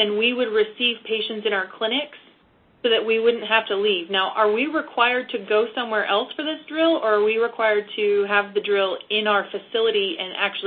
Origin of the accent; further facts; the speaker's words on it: Kansas, United States